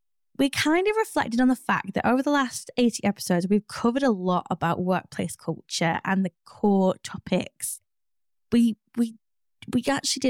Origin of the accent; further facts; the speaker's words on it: Wales, United Kingdom; Fun fact, I grew up in Wales. Bet you didn't know that, did you?